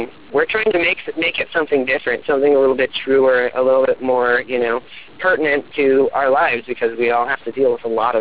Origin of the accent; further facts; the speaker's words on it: Portland, Oregon, United States; Everybody's going to call us a hipster just because we're from Portland.